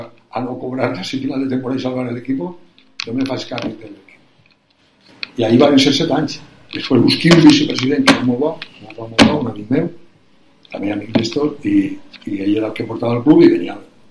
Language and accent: Catalan; Vila-real, Valencian Community, Spain; De Villarreal, Pujol i valencià. Però la meva segona terra va ser Astúries.